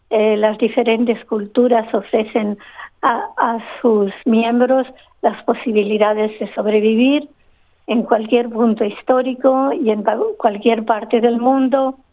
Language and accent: Spanish; Andalusia, Spain; Yo vengo del sur de Andalucía, donde los musulmanes estuvieron por más de 500 años también.